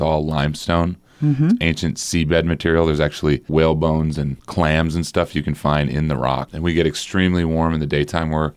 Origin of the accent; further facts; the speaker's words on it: Paso Robles, California, United States; I'm from Paso Robles. That's where Rabble Wine Company is based.